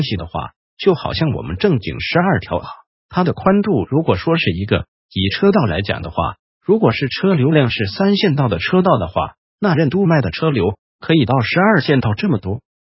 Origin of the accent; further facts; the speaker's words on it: Taiwan; 就像我曾经像我们台湾人